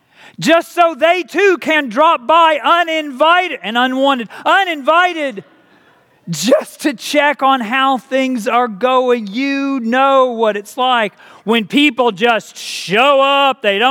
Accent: Texas, United States; Well, as a lot of you know, I am not from New Jersey. I am from Texas.

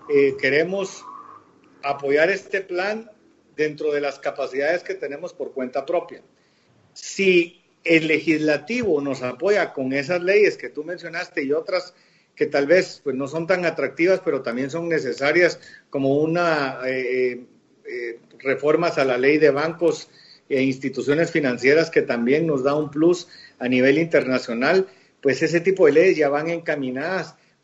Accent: Guatemala; nosotros como guatemaltecos

